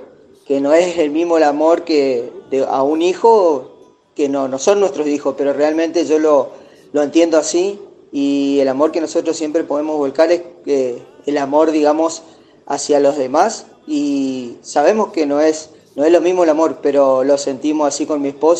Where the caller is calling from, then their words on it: Resistencia, Chaco, Argentina; de Resistencia Chaco.